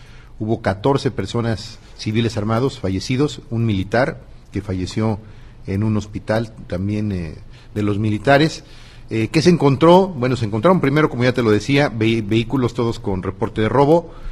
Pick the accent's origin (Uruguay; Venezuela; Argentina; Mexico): Mexico; Guerrero; Son hechos lamentables que yo quisiera que no sucedieran, como guerrerense, como mexicano, como gobernador, por supuesto, pero se dan.